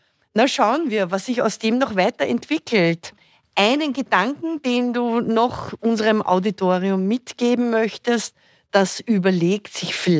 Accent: Vienna, Austria; Ich bin eine Wienerin, die schon nach Kärnten fährt.

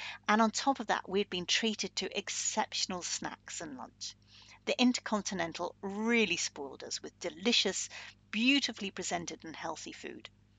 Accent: United Kingdom; Well, I am British, so a perfect choice for me.

